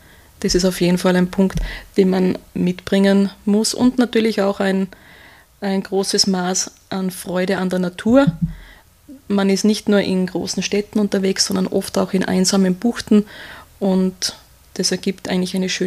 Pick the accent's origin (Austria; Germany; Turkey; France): Austria; Man hat es auch bei uns in Österreich eigentlich sehr schön